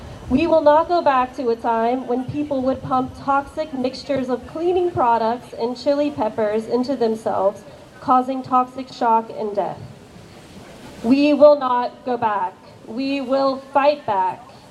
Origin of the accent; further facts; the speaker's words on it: United States; Take the United States, my home country, for example.